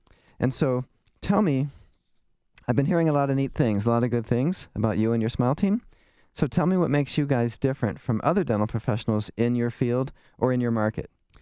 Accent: Twinsburg, Ohio, United States; I grew up in Twinsburg, and I was the number one caddy at Chagrin Valley Country Club when I was 12.

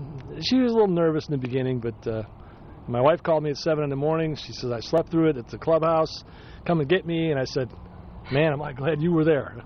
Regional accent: Detroit, Michigan, United States; now in Orlando, United States; Well, I'm from Detroit.

